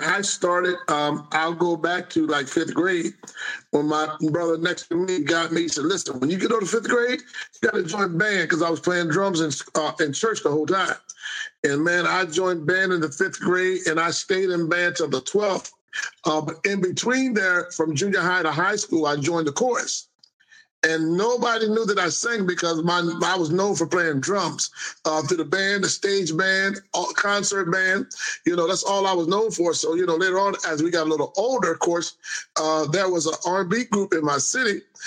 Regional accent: Delaware, United States; Man, I was born and raised right here in Delaware. My father came from Maryland when I was probably 1 year old, and we moved to Delaware.

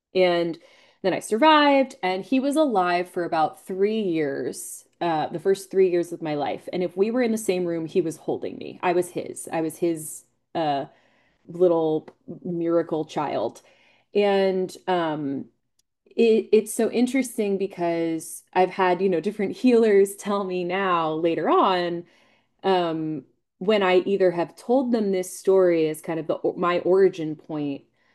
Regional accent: Maryland, United States; all of the very wealthy people I grew up around in on the Eastern Shore of Maryland, the Hamptons of the Chesapeake Bay, they call it.

